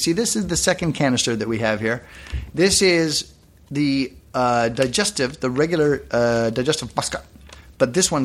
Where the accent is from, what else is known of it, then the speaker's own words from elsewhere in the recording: Canada; I'm Canadian, relatively new nation, 27 years old